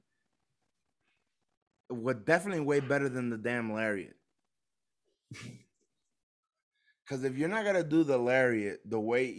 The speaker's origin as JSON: {"language": "English", "region": "Virginia", "country": "United States", "tie": "born or raised there", "said": "We're gonna be in Virginia, my hometown."}